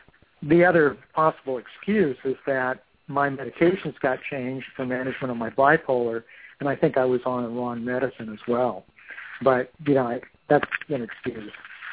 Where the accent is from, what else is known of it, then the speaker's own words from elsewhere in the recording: Indiana, United States; And we have family here as well, and I'm from Indiana originally.